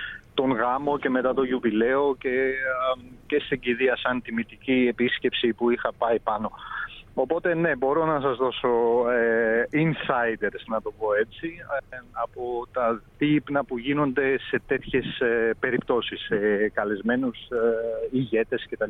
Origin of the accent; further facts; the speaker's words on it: Leros, South Aegean, Greece; Επέστρεψα, ήμουνα Θεσσαλονίκη, πήγα Κοζάνη, γύρισα και τώρα ετοιμάζομαι να φύγω να πάω στη Λέρο στο νησί μου.